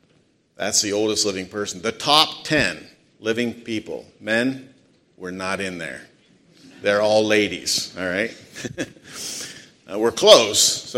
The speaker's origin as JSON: {"language": "English", "town": "Avella", "region": "Pennsylvania", "country": "United States", "tie": "born or raised there", "said": "I grew up in Avella, Pennsylvania, about 30 miles apart."}